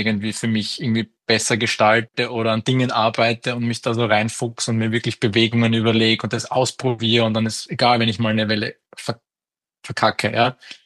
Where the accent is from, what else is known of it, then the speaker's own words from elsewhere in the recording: Graz, Styria, Austria; Und das Flusssurfen auch in Graz, wo ich her bin, da gibt's ja auch Flusswellen.